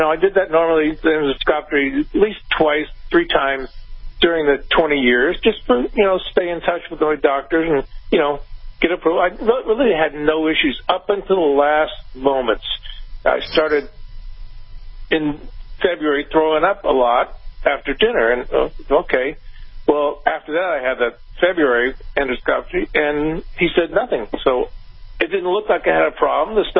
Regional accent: Austin, Texas, United States; Oh, good. I'm actually from Austin.

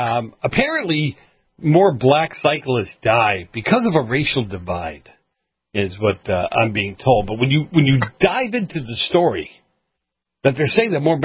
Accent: Boston, Massachusetts, United States; It's funny you should say that because where I grew up in Boston, in the streets of Boston, you talk about the hood where I grew up

